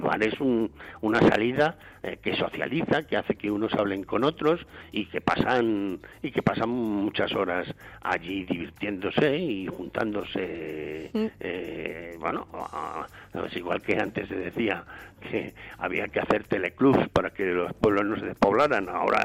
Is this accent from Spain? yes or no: yes; Villaviciosa de Odón, Community of Madrid, Spain; en Villaviciosa de Odón